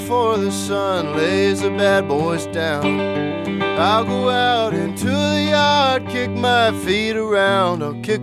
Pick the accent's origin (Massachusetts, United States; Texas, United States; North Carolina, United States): Massachusetts, United States; West Tisbury; I was pretty much just back home in my hometown of West Isbury